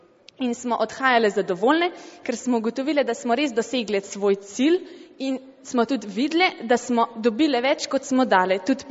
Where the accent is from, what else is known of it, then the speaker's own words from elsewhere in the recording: Upper Carniola, Slovenia; In skupina deklet iz Gorenjske smo se odločile na pustno soboto